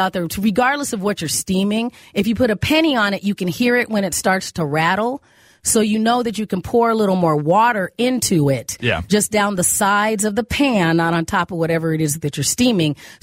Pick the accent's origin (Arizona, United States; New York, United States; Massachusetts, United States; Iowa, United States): Arizona, United States; You know, we're in my family, we grew up in Arizona.